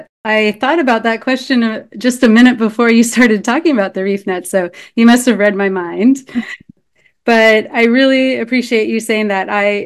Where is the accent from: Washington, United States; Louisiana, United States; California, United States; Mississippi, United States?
Washington, United States; Seattle; growing up in Seattle, I've always appreciated salmon, and where, you know, I came from a background of a Christian family